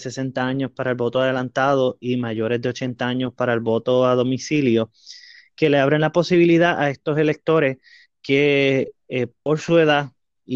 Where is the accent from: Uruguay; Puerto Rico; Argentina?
Puerto Rico; y pues como puertorriqueños debemos salir a votar